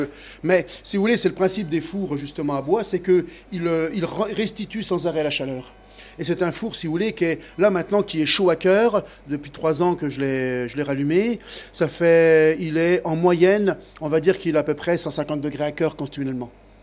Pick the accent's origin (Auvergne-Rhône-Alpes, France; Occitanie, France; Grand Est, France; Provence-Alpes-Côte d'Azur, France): Grand Est, France; Lévigny; moi je suis originaire de la Champagne, d'un tout petit village qui s'appelle Lévigny, où il y avait 100 personnes.